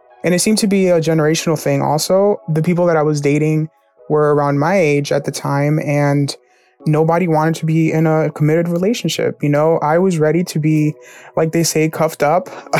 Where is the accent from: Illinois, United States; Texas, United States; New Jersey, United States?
New Jersey, United States; My hometown is New Jersey, and my profession is I'm an arts educator.